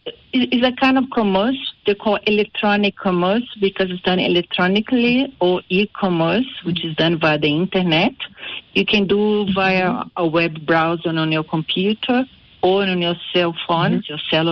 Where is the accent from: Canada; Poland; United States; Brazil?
Brazil; Rio de Janeiro; now in Johannesburg, South Africa; I'm from Rio, though I've been in South Africa.